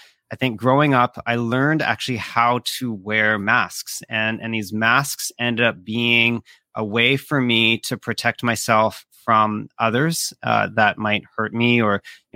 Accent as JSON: {"language": "English", "town": "Vancouver", "region": "British Columbia", "country": "Canada", "tie": "born or raised there", "said": "My mom was pregnant when they migrated here to Canada. So I grew up here in Vancouver, and my mom being Filipino, being culturally Catholic, I grew up in a Catholic home."}